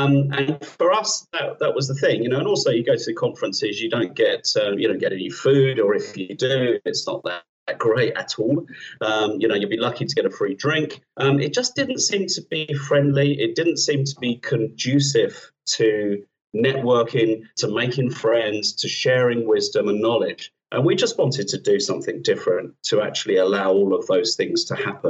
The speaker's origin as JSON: {"language": "English", "country": "United Kingdom", "said": "And I don't know if it is because we're British, I must say."}